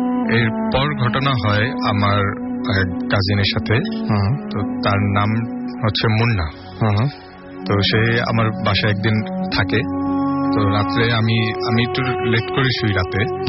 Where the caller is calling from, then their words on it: Dhaka, Dhaka Division, Bangladesh; আমি ধানমন্ডি থেকে এসেছি।